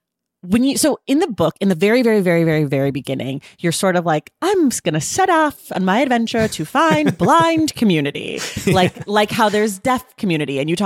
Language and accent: English; Oakland, California, United States; because I'm from Oakland, California